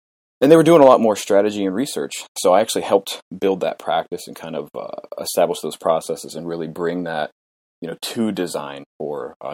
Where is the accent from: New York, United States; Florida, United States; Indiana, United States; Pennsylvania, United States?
Pennsylvania, United States; Pittsburgh; now in Minneapolis, United States; although I'm originally from the East Coast. I came from and grew up in Pittsburgh, Pennsylvania.